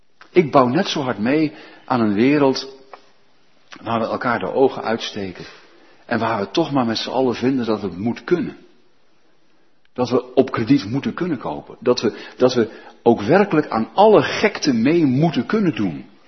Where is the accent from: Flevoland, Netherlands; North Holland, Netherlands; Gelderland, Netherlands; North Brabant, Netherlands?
Flevoland, Netherlands; Almere; Wij gewoon als West-Europeanen, als Nederlanders, als Almeerders, daar willen we niet meer op reageren.